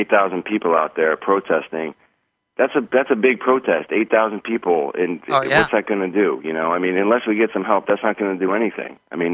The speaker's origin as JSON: {"language": "English", "region": "Midwest", "country": "United States", "lives_now": "Los Angeles, United States", "said": "I'm from the Midwest, and I've been in LA for 6 years, and never saw these type clouds."}